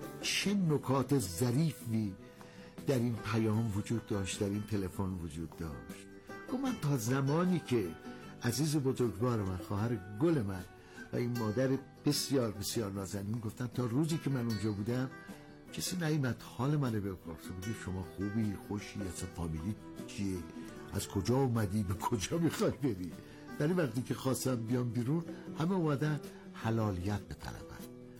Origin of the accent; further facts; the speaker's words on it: Iran; ما ایرانی هستیم،